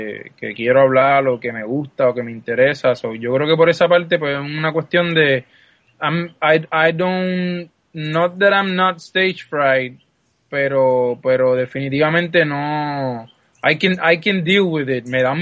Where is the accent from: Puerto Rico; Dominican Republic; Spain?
Puerto Rico; Bayamón; cuando yo estaba en Bayamón caminando por las calles de mi pueblo con mi mai